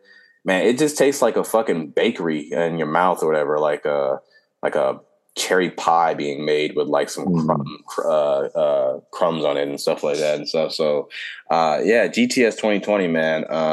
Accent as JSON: {"language": "English", "town": "Compton", "region": "California", "country": "United States", "tie": "born or raised there", "said": "I can tell you, people, from growing up in Compton, I've never had a guy walk up on my house and just ask me."}